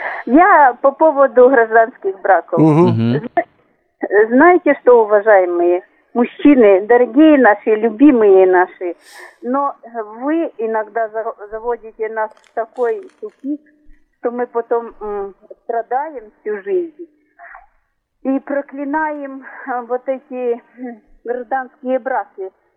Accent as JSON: {"language": "Russian", "town": "Odesa", "region": "Odesa Oblast", "country": "Ukraine", "said": "я из Одессы."}